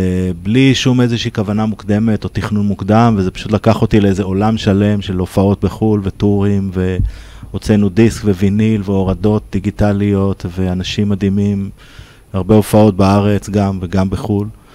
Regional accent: Ein HaHoresh, Central District, Israel; אני גדלתי בקיבוץ, קיבוץ עין החורש, לא מאוד רחוק מפה

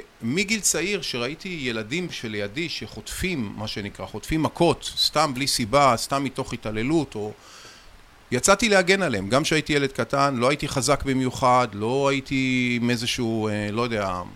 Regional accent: Ashdod, Southern District, Israel; אני גדלתי בעיר אשדוד, וחוויתי המון המון אלימות שהייתה כמעט בכל מקום.

